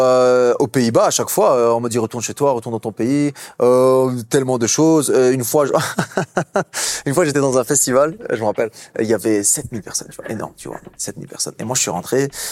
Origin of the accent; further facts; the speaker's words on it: Brussels, Belgium; Moi, je suis bruxellois de base, tu vois. Donc, forcément, j'ai une préférence pour Bruxelles.